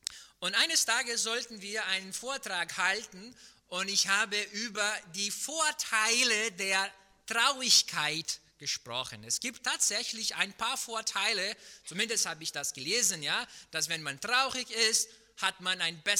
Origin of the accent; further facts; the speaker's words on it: Brazil; now in Germany; aber wie ihr schon bemerkt habt, ich bin kein Deutscher. Ja? Ich bin Brasilianer, ich bin in Brasilien geboren, dort aufgewachsen. Ich bin seit ungefähr 5 Jahren hier in Deutschland.